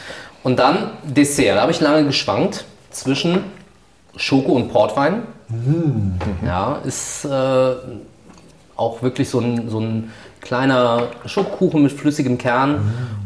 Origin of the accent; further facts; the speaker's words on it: Rhineland-Palatinate, Germany; Gibt es manchmal bei uns in der Pfalz so einen kleinen Vorspeisenteller mit Pfälzer Spezialitäten.